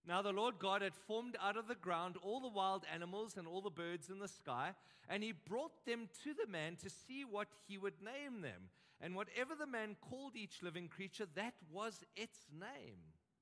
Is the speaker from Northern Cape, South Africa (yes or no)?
no; Western Cape, South Africa; I grew up in the Cape area.